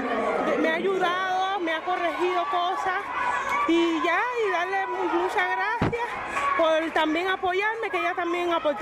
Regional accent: Cuba; decirle que yo luché por ellos, por mi pueblo, por mi patria, por sacar a mi país adelante y representarlo.

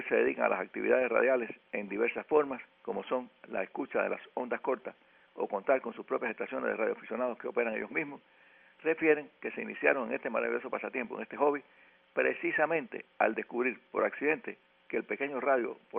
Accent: Cuba; Aquí en Cuba, en mi país

